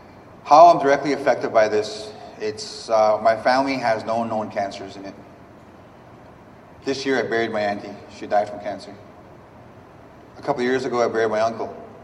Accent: Fort Chipewyan, Alberta, Canada; I'm from Fort Chip. Some call it the Ground Zero, it's a sacrifice zone. We're directly downstream from the tar sands, down the river.

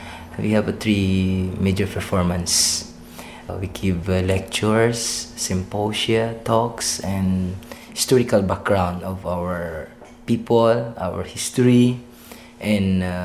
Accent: Cotabato City, Bangsamoro, Philippines; I came from Cotabato City, from Maguindanao province, which is the Maguindanao tribe. And of course, I'm a Maguindanao.

